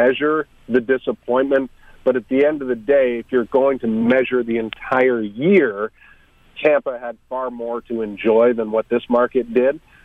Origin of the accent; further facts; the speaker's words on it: Ontario, Canada; growing up as a fan of the Sabres and growing up in Southern Ontario